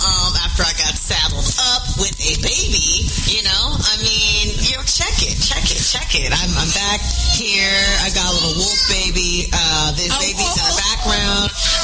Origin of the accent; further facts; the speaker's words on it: Texas, United States; I am a native from Texas, and I'm here, and I'm ready to rock it, baby.